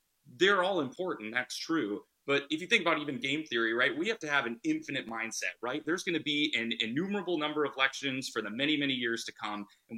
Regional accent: Eau Claire, Wisconsin, United States; I mean, I'm from Wisconsin, grew up in Eau Claire, but my political path took me to Iowa

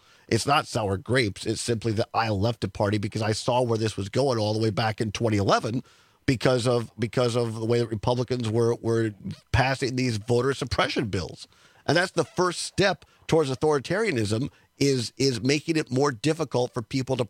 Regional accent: Richland Center, Wisconsin, United States; my hometown, Richland Center, where we'll be this afternoon for our regular show from 1 to 3

